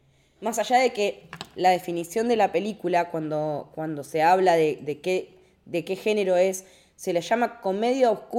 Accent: Argentina; nos identifica como argentinos

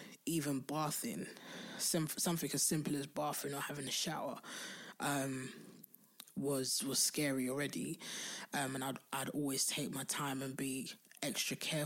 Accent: London, United Kingdom; I'm from Southeast London.

